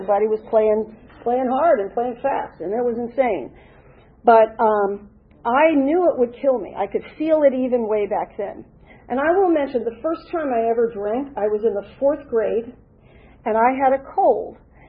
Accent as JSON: {"language": "English", "town": "Atlanta", "region": "Georgia", "country": "United States", "tie": "born there", "also_born_or_lived": "Morocco / Washington, D.C.", "said": "I was born here in Atlanta. Both my parents were from down here in Georgia, and my father was a lawyer in the Air Force, so I spent my early childhood in North Africa and Morocco as a small child, and then we moved back to D.C. area"}